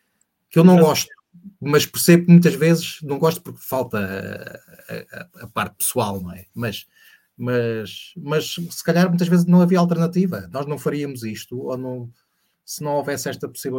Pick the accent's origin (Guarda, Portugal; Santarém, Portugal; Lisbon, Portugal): Santarém, Portugal; Benfica do Ribatejo; accent: Benfica do Ribatejo, Almeirim; Porque na minha terra não se diz pedreiro. O sotaque é Benfica do Ribatejo, Almeirim, aquilo é pedreiro